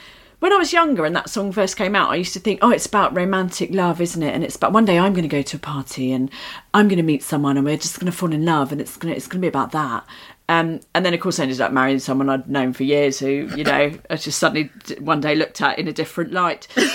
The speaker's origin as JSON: {"language": "English", "region": "England", "country": "United Kingdom", "said": "We're all English and horrified, basically."}